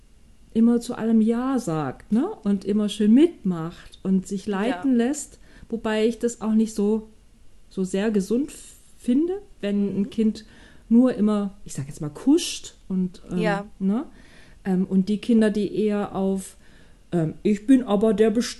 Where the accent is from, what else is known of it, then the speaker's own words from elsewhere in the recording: Baden-Württemberg, Germany; verheiratet, habe zwei erwachsene Kinder, bin auch schon Oma und komme aus dem schönen Baden-Württemberg, was man aber nicht unbedingt hört, weil ich nicht hier geboren bin.